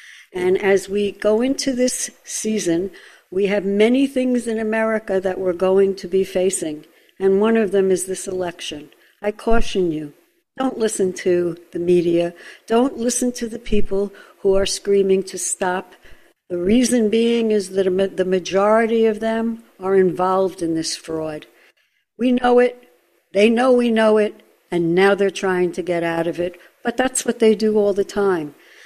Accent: United States; But I'll always stand proud and free. I'm American

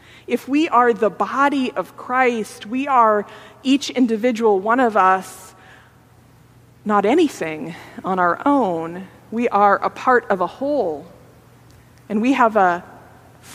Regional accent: Grand Island, Nebraska, United States; How the mosaic behind the altar in the little church I grew up in Grand Island, Nebraska, endures

